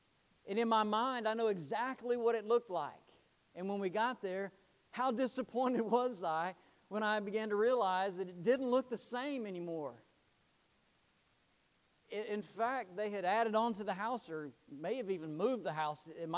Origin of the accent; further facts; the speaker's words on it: Florida, United States; there was a time when Kevin and I were just little boys growing up in Florida somewhere